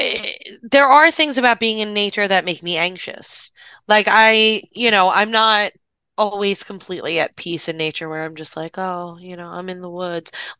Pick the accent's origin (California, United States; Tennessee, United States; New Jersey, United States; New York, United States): New York, United States; New York City; Because I grew up in New York City.